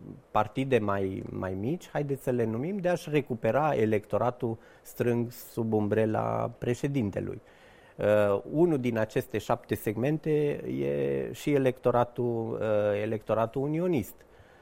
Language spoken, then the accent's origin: Romanian; Romania; pentru că sunt român, am fost educat în România, am trăit în România, am părinți, toate rudele mele în mare parte sunt în România